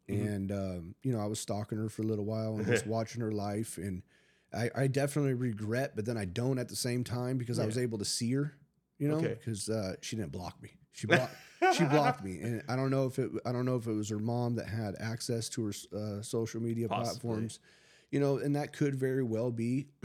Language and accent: English; San Diego, California, United States; So I grew up in San Diego. I got kicked out of 4 elementary schools.